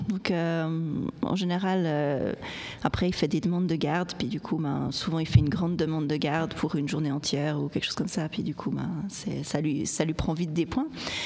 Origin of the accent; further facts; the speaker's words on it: Switzerland; surtout en tant que Suisse, avoir ce côté où... on ne se sent pas redevable